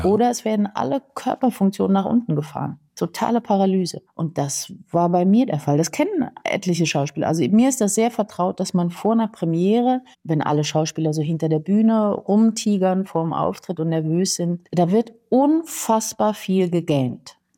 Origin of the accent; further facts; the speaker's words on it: Mannheim, Baden-Württemberg, Germany; ich war erst lustigerweise in Mannheim, in meiner Heimat.